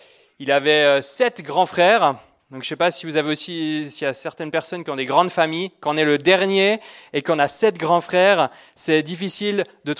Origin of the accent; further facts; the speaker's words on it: Switzerland; parce que je suis suisse si vous ne l'avez pas entendu.